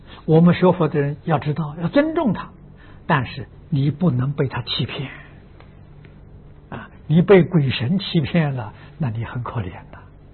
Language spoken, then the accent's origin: Chinese; Jian'ou, Fujian, China; 我小时候住在福建，住在建瓯啊，那个地方啊，扶鸾的风气很盛啊，那时候我们才十几岁啊